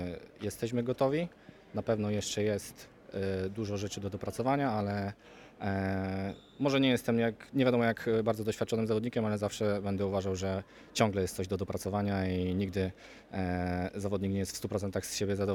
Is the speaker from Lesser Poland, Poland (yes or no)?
yes; Tarnów, Lesser Poland, Poland; Jako tarnowianin czuję się podwójnie zobowiązany